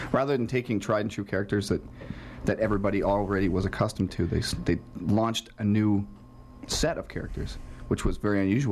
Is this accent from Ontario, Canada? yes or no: no; Winnipeg, Manitoba, Canada; I grew up in Winnipeg, but I came out here in 99, and then I had a 2-year stint in L.A.